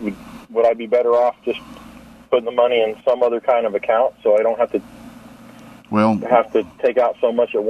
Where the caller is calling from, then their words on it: Dallas, Georgia, United States; I'm down in Dallas, Georgia.